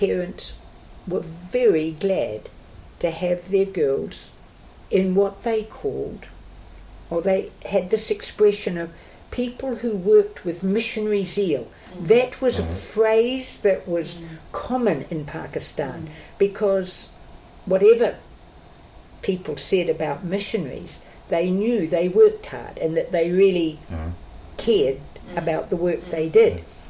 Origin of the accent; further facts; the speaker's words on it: New Zealand; well, I as a New Zealander, was welcome to go out with the Brits.